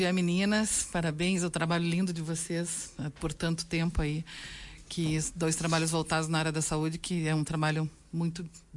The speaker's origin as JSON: {"language": "Portuguese", "town": "Vacaria", "region": "Rio Grande do Sul", "country": "Brazil", "tie": "born or raised there", "said": "voltando para minha terrinha natal, que eu tanto amo, faz 7 anos, chegando em Vacaria"}